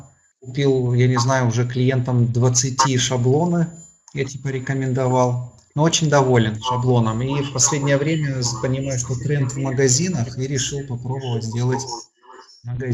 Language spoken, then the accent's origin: Russian; Kazan, Tatarstan, Russia; Я из Казани